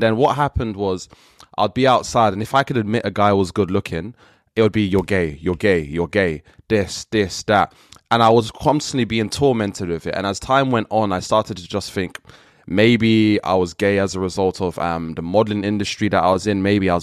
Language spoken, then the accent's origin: English; Trinidad & Tobago; So I'm from Trinidad and there was a Trinidadian shop near the area where I live.